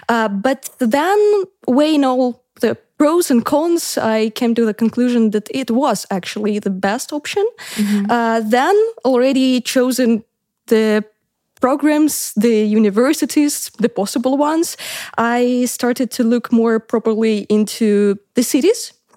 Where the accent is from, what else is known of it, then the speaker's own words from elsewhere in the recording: Saint Petersburg, Russia; I'm from Russia, from the most beautiful city of this country called St. Petersburg.